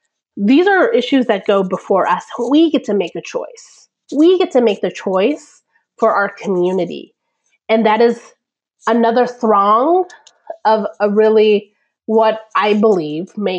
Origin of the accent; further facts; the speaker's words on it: Texas, United States; also born or lived in Venezuela; You know, I grew up in Texas. I was born in Venezuela, came to the U.S. around 3, and I come from an immigrant background.